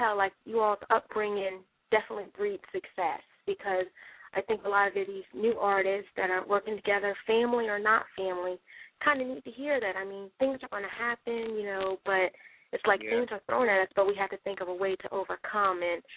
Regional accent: Columbia, South Carolina, United States; I'm from Columbia, South Carolina.

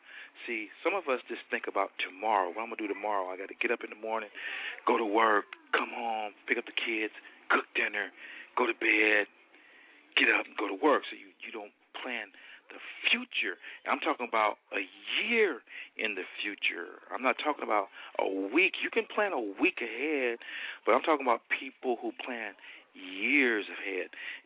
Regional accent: Compton, California, United States; But I accepted that because I'm from Compton. You know, we're from the streets.

